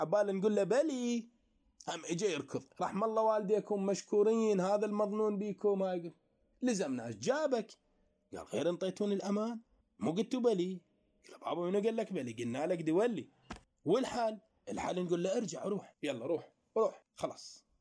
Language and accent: Arabic; United States; لا لي شغل بامريكا ولا لي دولتي صحيح وانا امريكي صحيح